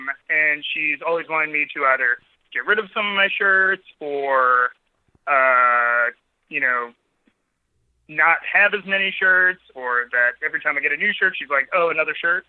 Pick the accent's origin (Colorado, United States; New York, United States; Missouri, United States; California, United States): Missouri, United States; Ellisville; And we're from Ellisville, which is a suburb of St. Louis.